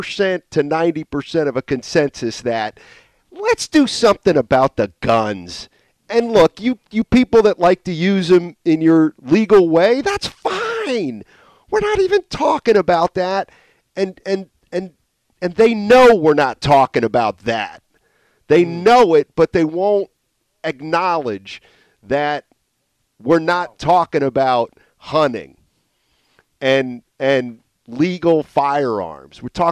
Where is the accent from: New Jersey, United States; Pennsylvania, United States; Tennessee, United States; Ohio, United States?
Pennsylvania, United States; I mean, I grew up in Pennsylvania. It's like everybody hunted in Pennsylvania.